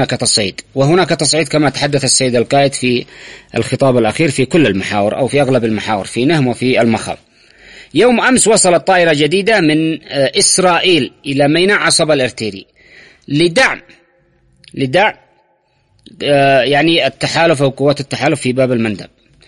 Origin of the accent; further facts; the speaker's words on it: Yemen; هو سعودي مش إحنا اليمنيين،